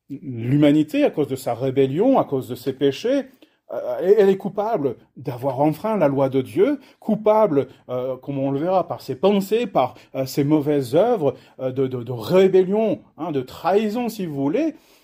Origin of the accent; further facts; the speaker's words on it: France; born there; j'ai une double nationalité. Hein, je suis né en France, mais de par ma mère, j'ai aussi cette citoyenneté américaine.